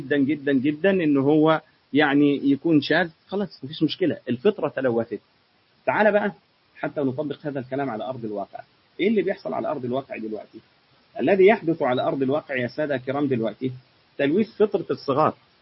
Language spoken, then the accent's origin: Arabic; Egypt; يعني تخيل مثلا إن في ولي في بلد ساحلية عندنا في مصر